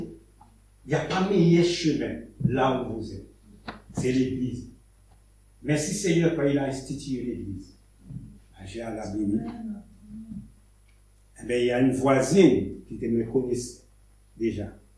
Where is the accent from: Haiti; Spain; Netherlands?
Haiti; now in France; J'ai quitté Haïti. Je suis rentré en France en 88.